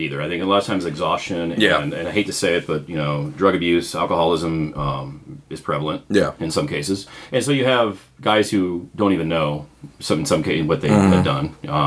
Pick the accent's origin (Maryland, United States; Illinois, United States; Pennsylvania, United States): Illinois, United States; Peoria; look, man, I'm from the Midwest. I'm from here. When my band was starting, I was coming to Peoria all the time.